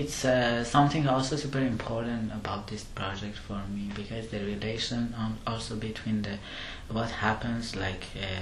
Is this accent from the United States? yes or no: no; Iran; I'm also from the south of Iran, which is like very close to the to Iran.